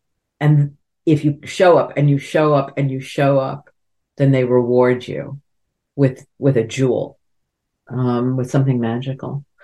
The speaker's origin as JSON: {"language": "English", "region": "New York", "country": "United States", "said": "I, you know, I'm also a New Yorker"}